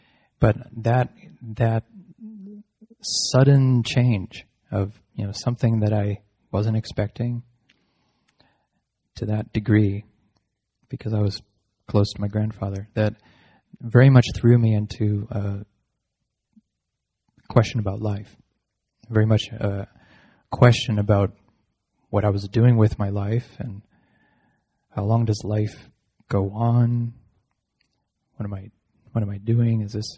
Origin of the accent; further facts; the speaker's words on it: Wheatfield, Indiana, United States; I was born in Indiana lived in a small town called Wheatfield, and that's the real name.